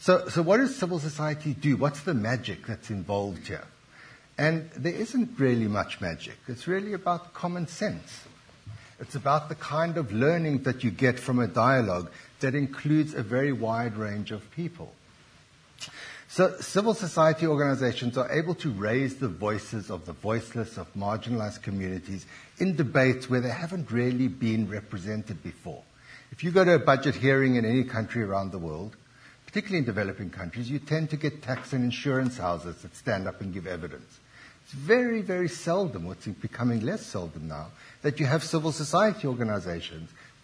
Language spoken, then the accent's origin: English; South Africa; To take a second example from my home country